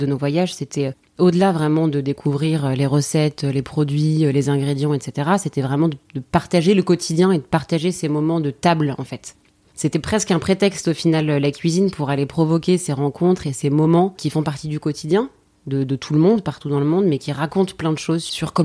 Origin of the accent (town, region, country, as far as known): France; born or raised there